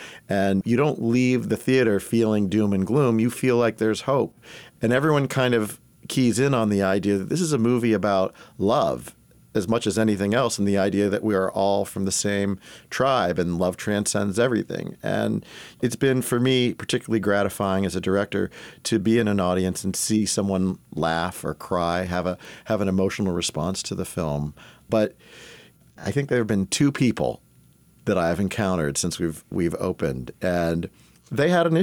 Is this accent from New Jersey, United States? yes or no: no; New Smyrna Beach, Florida, United States; For me, I grew up in New Smyrna Beach, and we were the only Jewish family in town. So that was isolating to begin with.